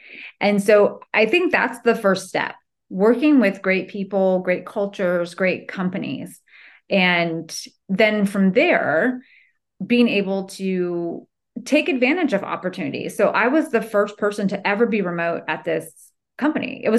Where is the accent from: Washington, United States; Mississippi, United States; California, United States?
California, United States; also born or lived in Georgia; we were living in Georgia at the time, and I moved back to my home state in California.